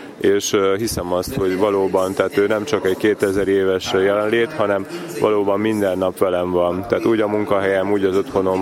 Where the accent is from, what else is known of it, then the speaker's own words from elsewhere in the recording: Oradea, Bihor, Romania; now in Sopron, Hungary; egy 4 gyermekes családapa, Sopronból jöttem, egyébként nagyváradi származású vagyok